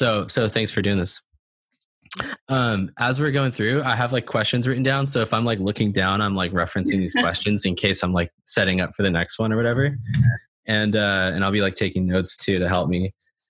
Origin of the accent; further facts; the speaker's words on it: California, United States; One note to make about Keely is she's based out of Montana and I'm from California